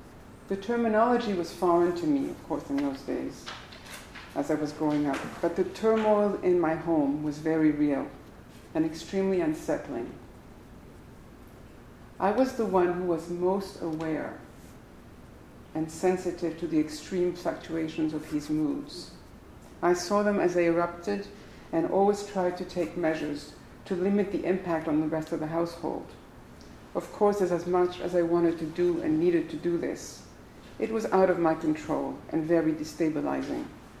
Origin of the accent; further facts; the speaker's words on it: Paris, Île-de-France, France; also born or lived in Morocco; I was born in Morocco into a Sephardic Jewish family. My parents moved to Paris when I was a very young child, and that's where I grew up. I was born in October.